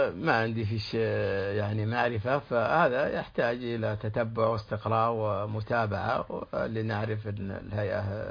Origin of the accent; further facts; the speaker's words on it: Saudi Arabia; هو انتشر في بلادنا السعودية